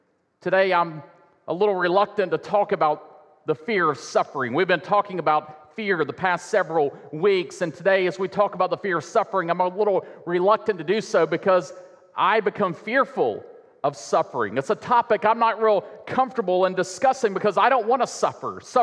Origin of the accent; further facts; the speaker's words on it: Warner Robins, Georgia, United States; I think about when I was a kid, I've mentioned before, growing up in Warner Robins next to Robins Air Force Base